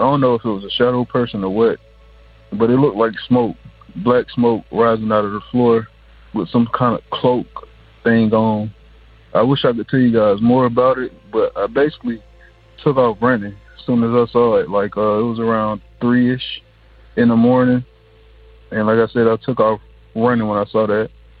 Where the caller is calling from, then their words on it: Atlanta, Georgia, United States; I'm calling from Atlanta, Georgia.